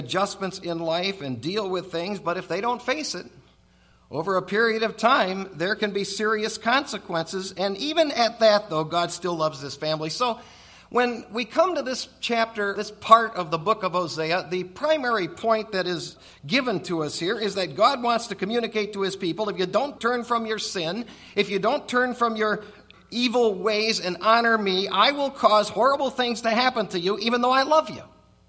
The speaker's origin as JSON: {"language": "English", "town": "Otsego", "region": "Michigan", "country": "United States", "tie": "born or raised there", "said": "I grew up in Otsego, Michigan."}